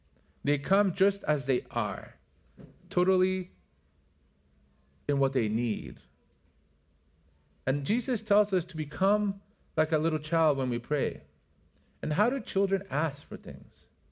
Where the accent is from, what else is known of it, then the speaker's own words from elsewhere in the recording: Mexico; I grew up in Mexico. So there's a lot of Catholics that I interacted